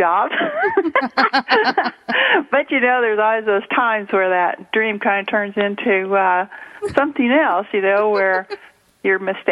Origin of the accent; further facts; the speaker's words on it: Peoria, Illinois, United States; And that was a dress factory in Peoria, Illinois. And I grew up around Peoria.